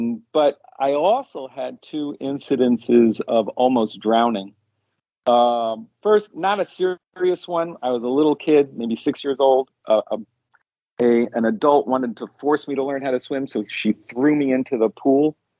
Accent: New York City, New York, United States; I grew up in New York City, so not a lot of opportunities for swimming.

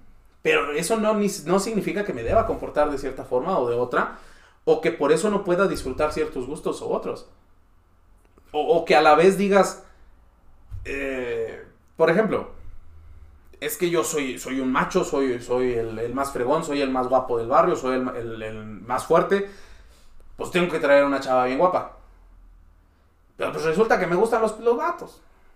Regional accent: Ramos Arizpe, Coahuila, Mexico; no, la neta, yo soy de Ramos, güey

